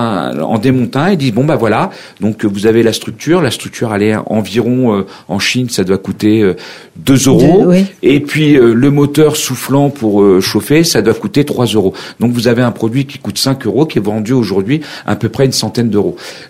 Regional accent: Persan, Île-de-France, France; Moi, j'en avais une à la ville d'à côté, puisque moi, je suis natif de Persan.

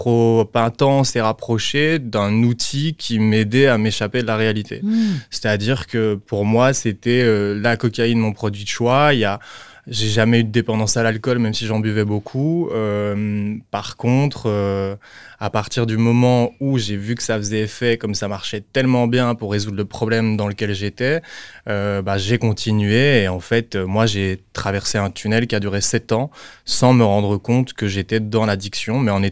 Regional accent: Liège, Wallonia, Belgium; now in Brussels, Belgium; Je suis liégeois, Liège, mais je vis à Bruxelles, voilà, pour l'instant.

